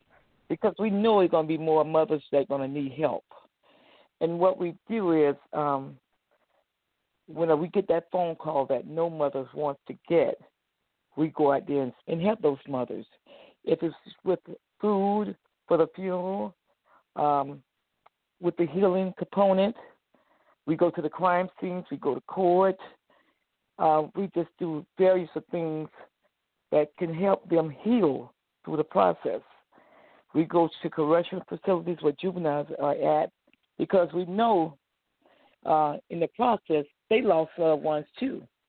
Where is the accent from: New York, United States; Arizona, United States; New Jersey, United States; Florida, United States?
Florida, United States; Riviera Beach; I was born and raised in Riviera Beach. I graduated from Palm Beach Gardens High School.